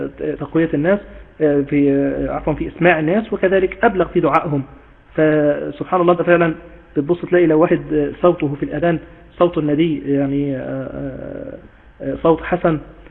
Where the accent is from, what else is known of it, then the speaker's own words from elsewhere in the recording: Egypt; اللي هو الأذان المشهور الذي نؤذن به عندنا في مصر